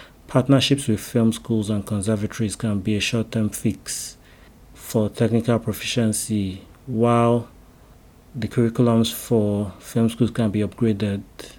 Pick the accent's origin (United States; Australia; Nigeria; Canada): Nigeria; There's a general snobbery that comes with being tagged as a Nigerian filmmaker due to our perceived lack of respect for the craft, which we need to work on changing that perception.